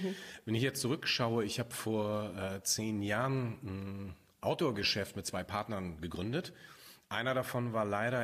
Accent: Hamburg, Germany; Naja, ich bin so im Speckgürtel von Hamburg groß geworden

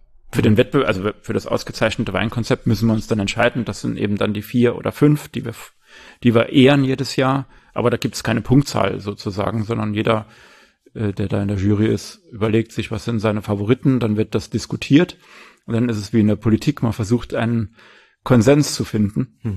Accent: Saarland, Germany; born there; Ich bin ja Saarländer gebürtig

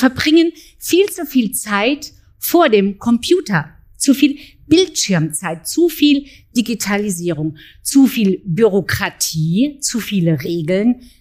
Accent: Berlin, Germany; Ich komme ja aus Berlin.

